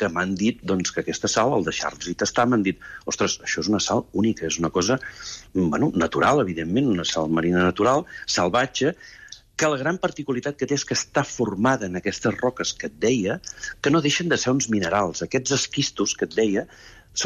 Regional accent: Girona, Catalonia, Spain; also born or lived in Llançà; jo sóc de Girona, sóc gironí, però tinc la sort que des de petit he estat a Llançà, on ja els avis hi tenien casa

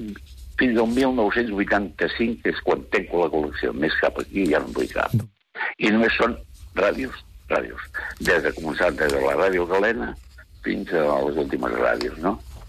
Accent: Girona, Catalonia, Spain; jo soc de Girona Capital

